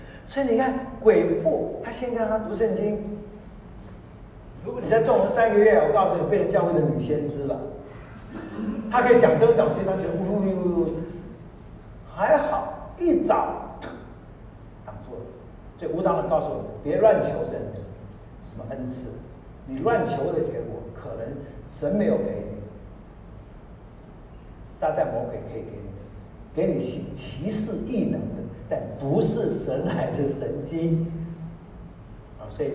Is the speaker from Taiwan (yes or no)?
yes; Taiwan; born there; 像我台湾出生的，我讲闽南话其实是台湾话远多过闽南话